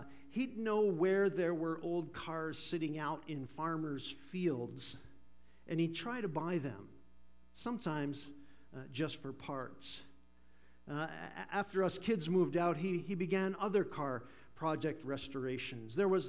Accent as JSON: {"language": "English", "town": "Vineland", "region": "New Jersey", "country": "United States", "tie": "born or raised there", "said": "I remember growing up in Vineland. There's a little town not too far from here called Vineland."}